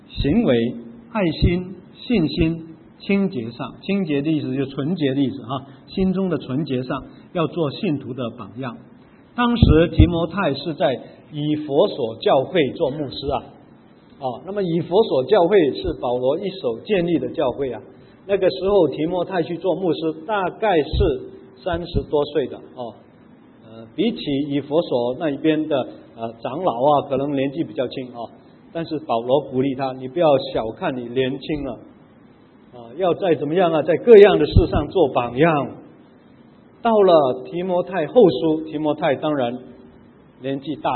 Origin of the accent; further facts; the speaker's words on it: Macau; born there; 他的坟墓葬在我的出生地澳门。